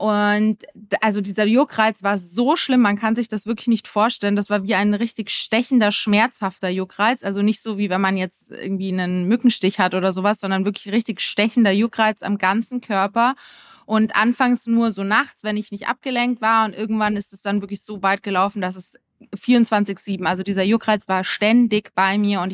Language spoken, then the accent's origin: German; Munich, Bavaria, Germany; now in Berlin, Germany; hast du ja schon gesagt am Anfang. Ich komme aus Berlin, aber eigentlich aus München. Ich bin 2018 nach Berlin gezogen